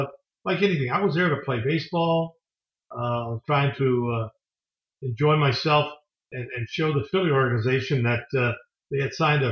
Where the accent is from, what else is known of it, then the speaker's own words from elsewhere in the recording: Chatham, Ontario, Canada; Small community, Chatham, Ontario, about 24,000 people, blue-collar farm area. I grew up with Dutch, German, Italian, Jewish, Japanese, and myself, my family. There were like, I think, 30 to 40 black families